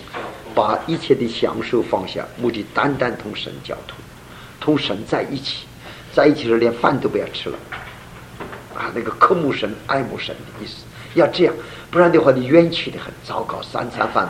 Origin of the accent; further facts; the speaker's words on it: Shandong, China; accent: Shandong; 这是我们山东话，北方话啊。